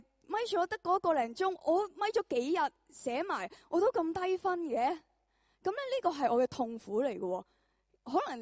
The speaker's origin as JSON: {"language": "Cantonese", "town": "Chaozhou", "region": "Guangdong", "country": "China", "said": "因为我是潮州人嚟噶，我识讲少少啦。我迟啲都好想同你哋一起翻去汕头啊。"}